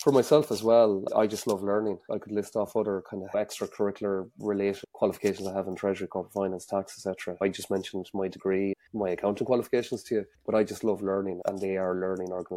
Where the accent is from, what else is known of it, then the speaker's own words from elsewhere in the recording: Tipperary, Munster, Ireland; So I was born in Tipperary, so it's a long way for a lot of people. And I grew up on a dairy farm, something I'm very proud of.